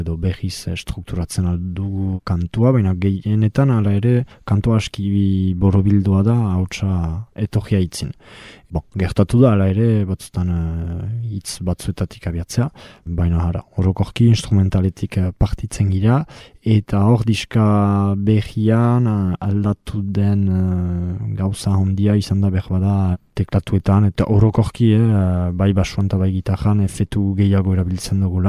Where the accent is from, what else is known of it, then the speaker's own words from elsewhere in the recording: Ispoure, Nouvelle-Aquitaine, France; garaztara, izpuraja sortzez, euskara eta historia geografia erakasle